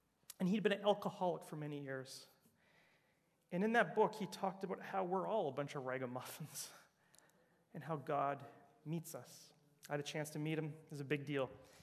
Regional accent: Brandon, Manitoba, Canada; growing up in Brandon, Manitoba, really close to Winnipeg

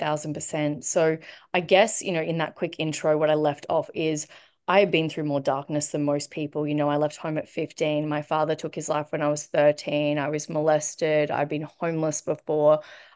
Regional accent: Brisbane, Queensland, Australia; born there; but I was born in Brisbane, Australia.

